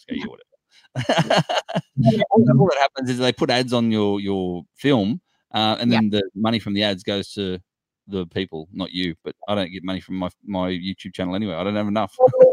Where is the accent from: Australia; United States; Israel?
Australia; showing that I'm obviously Australian.